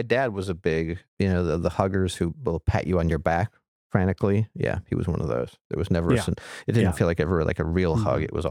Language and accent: English; Midwest, United States; You know, I grew up in the Midwest.